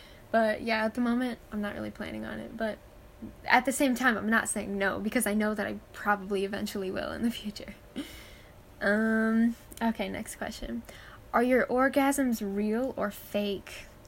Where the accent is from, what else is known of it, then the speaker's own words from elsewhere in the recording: United States; I honestly prefer, like, American accents just because I'm American, too.